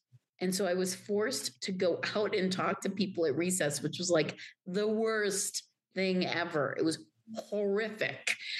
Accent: Pakistan; now in Santa Fe, United States; since I grew up in Pakistan

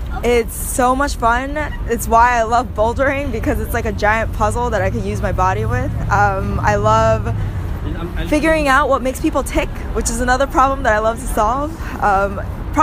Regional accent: California, United States; now in New York, United States; I'm from Southern California, and I live in New York now, where you can hear the New York sounds.

